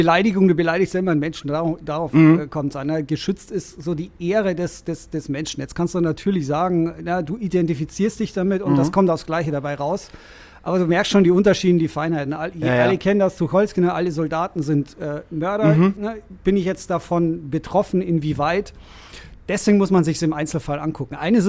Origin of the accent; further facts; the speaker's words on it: Rosenheim, Bavaria, Germany; Ich bin Rosenheimer. Ich komme aus Oberbayern.